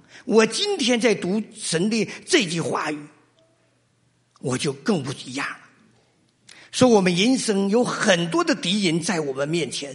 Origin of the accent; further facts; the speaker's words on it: Shenyang, Liaoning, China; 我上个月回我的家乡沈阳一趟，